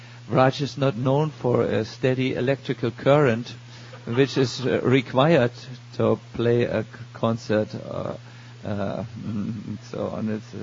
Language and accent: English; Germany; born there; English is a second language; I was born in Germany